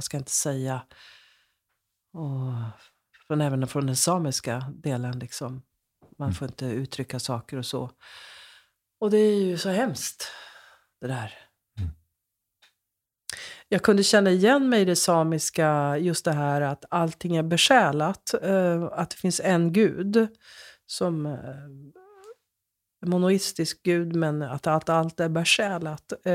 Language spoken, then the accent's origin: Swedish; Lapland, Sweden; när jag växte upp där i Lappland